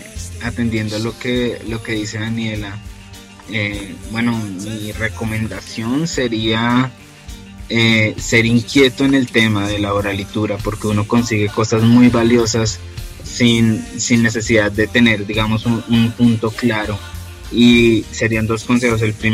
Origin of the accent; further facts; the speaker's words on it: Colombia; pero a uno como colombiano, uno como colombiano tiene mucho material que explorar acá